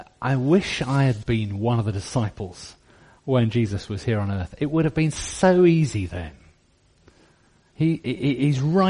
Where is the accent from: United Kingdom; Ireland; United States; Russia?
United Kingdom; Scotland; because we're Scottish Baptists, and some of us get a little bit nervous